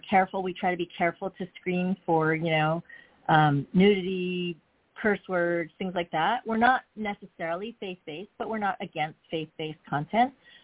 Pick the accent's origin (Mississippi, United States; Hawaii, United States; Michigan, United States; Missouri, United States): Hawaii, United States; I'm Asian American. I actually grew up in Hawaii.